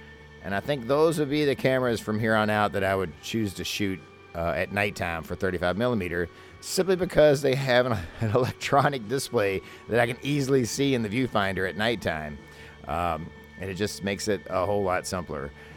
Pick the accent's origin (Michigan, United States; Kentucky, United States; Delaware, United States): Kentucky, United States; Louisville; they're actually based in Louisville, Kentucky. They're actually based in my hometown.